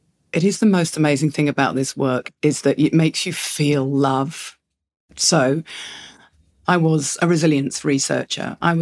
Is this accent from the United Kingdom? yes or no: yes; England, United Kingdom; because I'm English. So I have a very English upbringing with death.